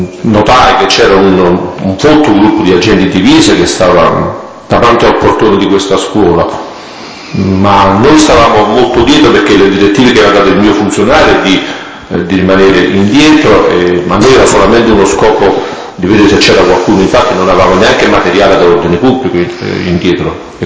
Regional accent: Naples, Campania, Italy; born there; sono nato a Napoli 16/11/1955

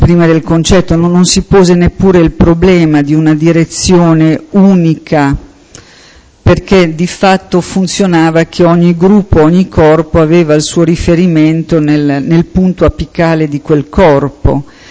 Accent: Bologna, Emilia-Romagna, Italy; Io so chi è perché sono di Bologna

